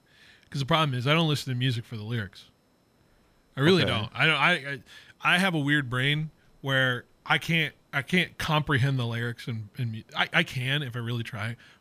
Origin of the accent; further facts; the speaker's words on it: California, United States; I'm from the Bay Area. There's some like alt rock kind of stuff, like some alt pop kind of thing stuff going on.